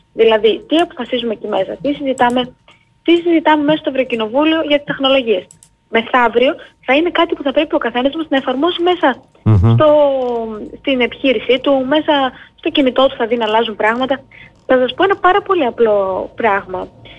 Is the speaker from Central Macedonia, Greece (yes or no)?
yes; Veria, Central Macedonia, Greece; μεγάλωσα κι εγώ σε αγροτική επαρχία και γι' αυτό έτσι τα πονάω τα θέματα τα αγροτικά. Είμαι από τη Βέρεια, πάνω στη Μακεδονία